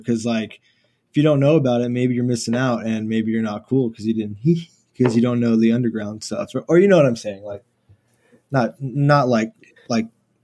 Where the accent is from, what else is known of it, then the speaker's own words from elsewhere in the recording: Houston, Texas, United States; So I grew up kind of in like the inner city, like maybe 10 minutes from downtown. That you could see the skyline from my house and stuff.